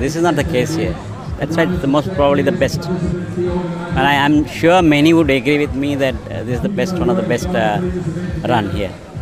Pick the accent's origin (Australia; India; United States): India; Pondicherry, Puducherry; I'm from Pondicherry. I run a business on Nehru Street, Maison Honesty.